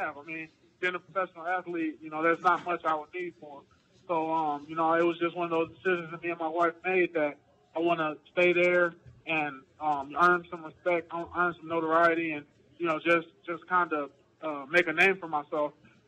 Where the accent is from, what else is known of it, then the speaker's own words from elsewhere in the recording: St. Louis, Missouri, United States; And then, secondly, it's just my hometown, man. I'm a St. Louis, Missouri kid.